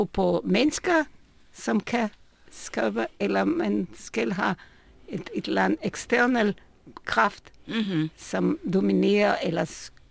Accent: Israel; jeg voksede op i Israel, hvor man kunne se, hvordan religion og Gud bliver brugt også politisk

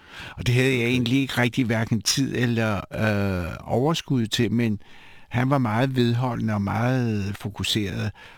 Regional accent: Siberia, Russia; now in Denmark; Jeg var født og i Sibirien, hvor mine forældre var blevet deporteret fra min danske mor og min litauiske far.

